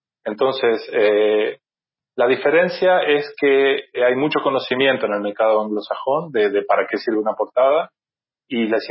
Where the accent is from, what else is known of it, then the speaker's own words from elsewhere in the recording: Argentina; born there; moved away; also born or lived in England; yo también soy americano porque nací en América, en Argentina, pero bueno, el americano, como lo llaman aquí, al norteamericano, y el público inglés, sobre todo en esos dos países, yo viví en Inglaterra 10 años